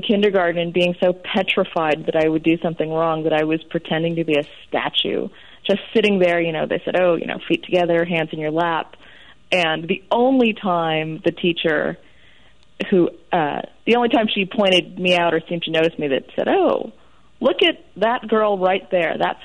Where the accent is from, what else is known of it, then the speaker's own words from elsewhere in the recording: San Francisco, California, United States; I grew up in San Francisco, and we did not live in a Chinese part of town, even though we went to Chinatown on the weekends